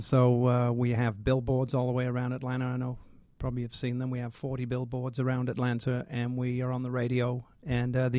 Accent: Manchester, North West England, United Kingdom; No, I'm from Manchester, England.

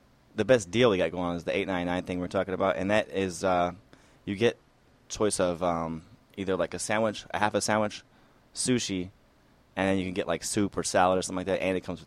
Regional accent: Virginia, United States; I'm from Virginia originally, and my grandmothers were always into food and cooking

